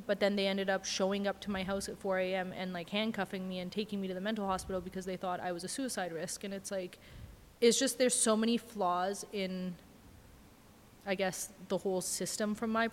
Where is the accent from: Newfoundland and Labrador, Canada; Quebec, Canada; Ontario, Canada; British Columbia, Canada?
British Columbia, Canada; West Vancouver; You know, growing up in West